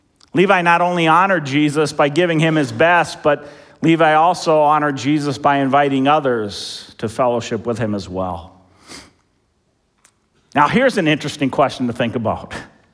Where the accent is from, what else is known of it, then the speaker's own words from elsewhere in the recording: Eden Prairie, Minnesota, United States; Kid I grew up with in Eden Prairie, one of my good friends.